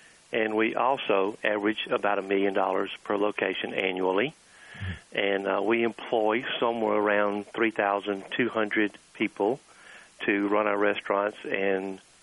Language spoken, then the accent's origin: English; Houston, Mississippi, United States; I grew up in a small town called Houston, Mississippi.